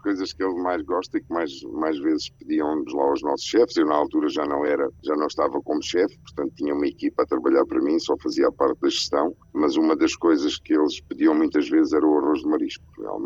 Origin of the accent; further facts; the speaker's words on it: Moura, Beja, Portugal; moved away; Eu saí de Moura em 2002, portanto há 20 anos que deixei Moura.